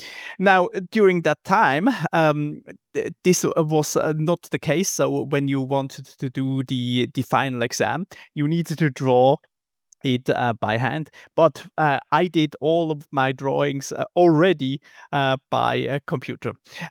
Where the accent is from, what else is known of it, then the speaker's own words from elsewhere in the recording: Basel, Basel-Stadt, Switzerland; So I grew up in Basel. This is in Switzerland, and it's north of Switzerland, right at the border to Germany and to France.